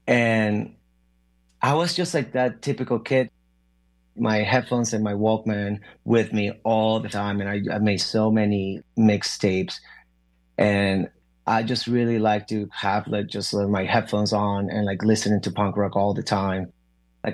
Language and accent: English; Caracas, Capital District, Venezuela; I grew up in Venezuela, in Caracas, Venezuela.